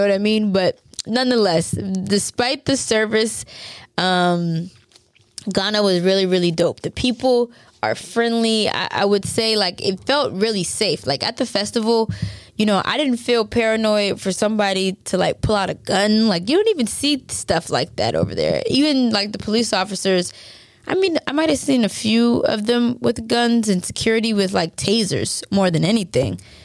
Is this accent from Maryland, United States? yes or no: yes; Maryland, United States; now in New York, United States; I had African friends where I grew up in Maryland, and I never looked at them any lesser anymore. So when I moved to New York